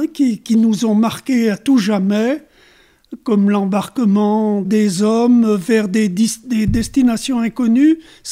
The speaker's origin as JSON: {"language": "French", "town": "Cerdon", "region": "Auvergne-Rhône-Alpes", "country": "France", "tie": "born there", "said": "Je suis né à Cerdon, donc en 1938, c'est-à-dire qu'en 1944, j'avais 6 ans."}